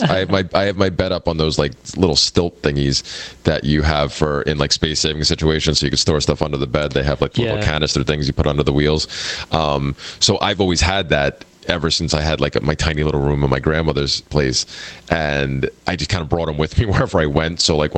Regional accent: Pennsylvania, United States; also born or lived in New York / New Jersey; ever since I was born in New York. I moved to New Jersey. They moved me to New Jersey after I think a year old, and then like a year and a half later they moved me to Pennsylvania

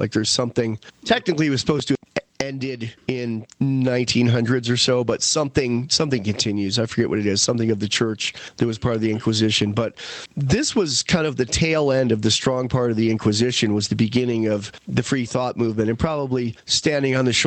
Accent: Westfield, New York, United States; The house I grew up in Westfield, New York, this house was built in 1850.

